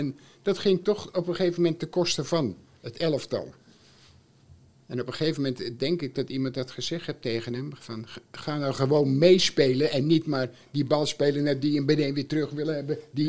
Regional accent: Utrecht, Netherlands; Bij Utrecht woonde ik vroeger ben ik grootgebracht in Wonderkia.

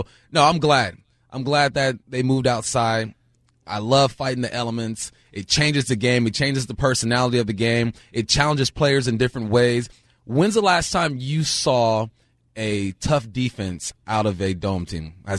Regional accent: California, United States; because I grew up in California, played high school ball in California.

